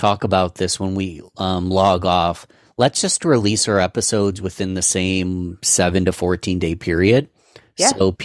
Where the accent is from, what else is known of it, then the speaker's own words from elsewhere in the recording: New York, United States; We are both from New York, so that's context for international listeners or anywhere in the United States.